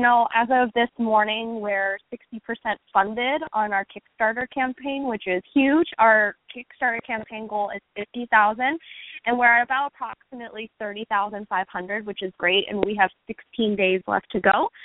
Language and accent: English; Portland, Oregon, United States; I'm from Portland, Oregon